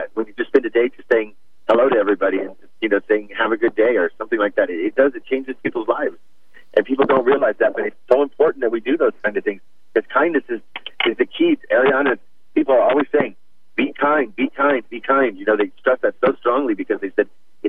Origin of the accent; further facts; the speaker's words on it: Midwest, United States; I'm from the Midwest where at least, I mean, we don't even have to lock our doors.